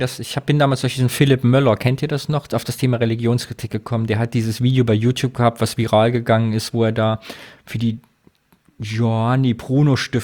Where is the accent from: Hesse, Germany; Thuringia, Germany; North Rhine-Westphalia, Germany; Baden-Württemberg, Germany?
Thuringia, Germany; Ich darf das sagen, ich bin Thüringer.